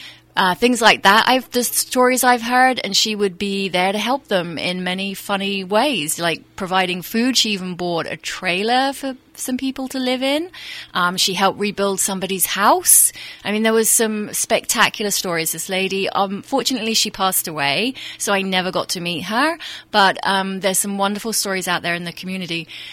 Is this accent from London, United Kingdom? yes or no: yes; London, United Kingdom; also born or lived in Los Angeles, United States; now in Napa, United States; I'm from London in England, but I did live in LA previously to coming up to Napa, so I have been in the US for a little bit.